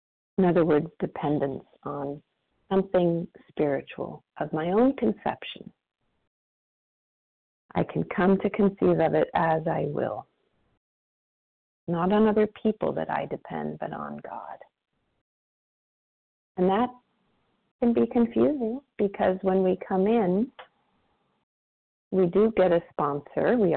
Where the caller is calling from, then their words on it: Oregon, United States; yeah, you? Hi, Dan.